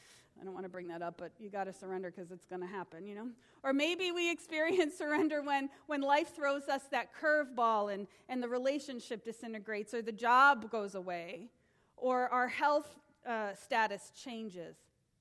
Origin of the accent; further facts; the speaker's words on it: New England, United States; We're Americans. That's what we're, and I'm from New England